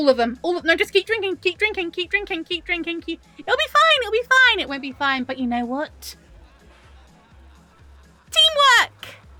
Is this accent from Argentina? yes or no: no; London, United Kingdom; No, I'm not from Brooklyn. I'm from London.